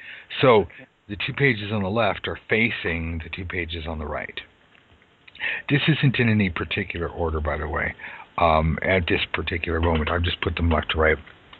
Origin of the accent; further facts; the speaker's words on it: United States; Okay, that's okay. I'm from America. I vote red, white, and blue.